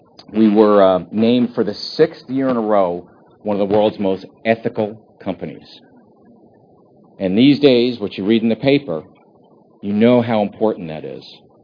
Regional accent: New York, United States; as I'm a New Yorker, as they say, forget about it.

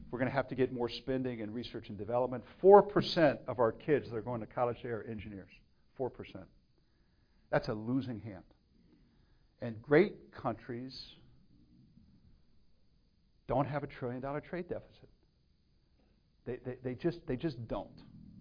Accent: United States; Now, I'm also an American, right? I play for the home team.

